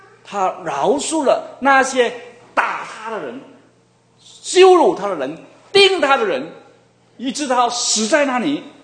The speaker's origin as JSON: {"language": "Chinese", "region": "Guangdong", "country": "China", "said": "对不起，我是广东的，所以我很多的这些俗语都是广东话来的啊"}